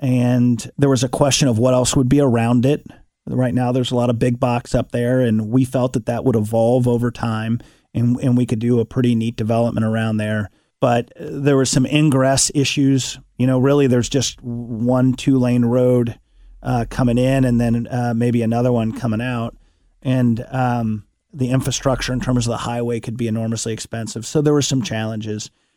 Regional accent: Westwood, United States; because we want those kids to have a better experience growing up in their neighborhood like I had growing up in Westwood.

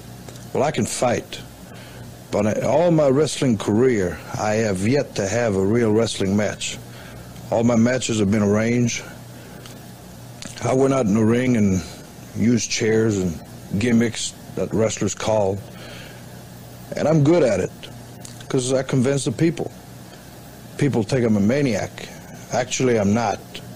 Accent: Montreal, Quebec, Canada; I'm from Montreal, and I was brought up in the streets

